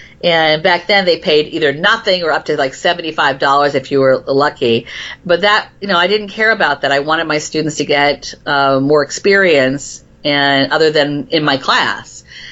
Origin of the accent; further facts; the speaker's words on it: Florida, United States; I grew up in Florida, and when I came up here